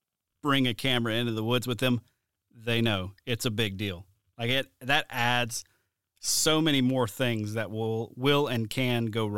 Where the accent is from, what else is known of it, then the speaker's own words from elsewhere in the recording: Mobile, Alabama, United States; I'm from Mobile, Alabama.